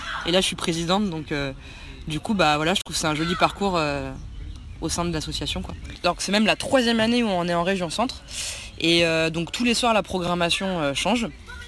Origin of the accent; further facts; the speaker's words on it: Toulouse, Occitanie, France; je viens de Toulouse et je suis actuellement en région centre pour faire une tournée Ciné-Cyclo durant un mois.